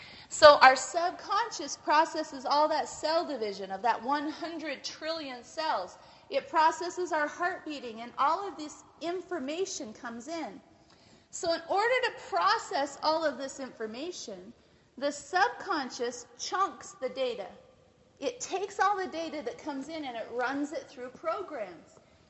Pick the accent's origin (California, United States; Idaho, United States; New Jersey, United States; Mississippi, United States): Idaho, United States; I grew up in Idaho.